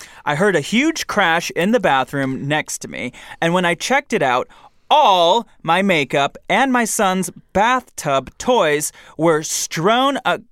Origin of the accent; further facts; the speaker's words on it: Michigan, United States; I'm from Michigan. We have basements, too.